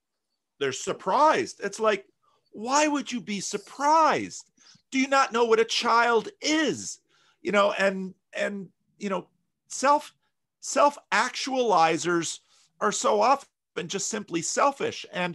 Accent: New Jersey, United States; also born or lived in Michigan / Dominican Republic; now in California, United States; I grew up in New Jersey. You know, I lived in Michigan and the Dominican Republic, but most of my adult life, I've lived in California.

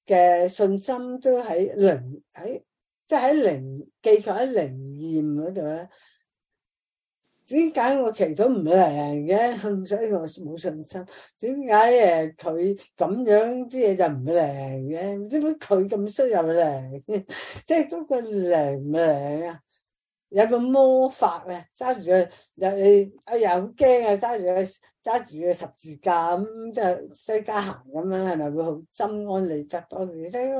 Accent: Australia; 咁我成日谂，我哋澳洲人都有呢样嘢噶吓

